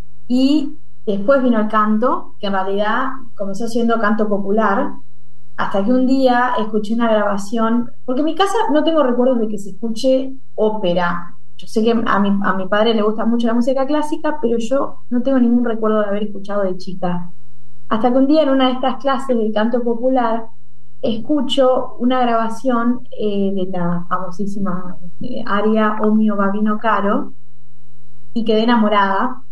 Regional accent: Gualeguaychú, Entre Ríos, Argentina; Así es, Entre Ríos, sí.

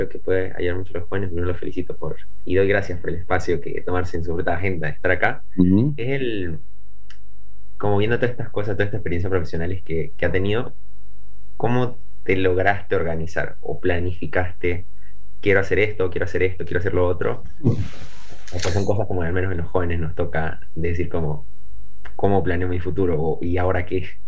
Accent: Venezuela; now in Argentina; tengo 20 años, soy de Venezuela, vine por, bueno, situaciones que ya todos saben, a la Argentina a estudiar.

